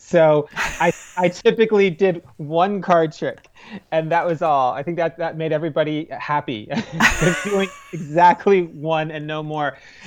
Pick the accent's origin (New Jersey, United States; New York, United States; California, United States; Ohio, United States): New Jersey, United States; And then growing up on the Jersey Shore, there was a boardwalk and a little amusement park.